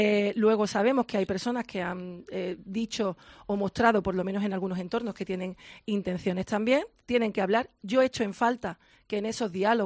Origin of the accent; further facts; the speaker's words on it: Andalusia, Spain; estoy en la libertad de mi pueblo y de mi serranía de Ronda, que es un sitio maravilloso para seguir disfrutando.